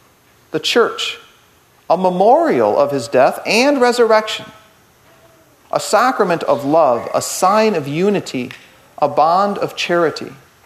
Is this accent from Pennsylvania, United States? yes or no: no; Paw Paw, Michigan, United States; Growing up in Michigan, we all know we're surrounded by schlocky summer camps, right? At least over in Paw Paw.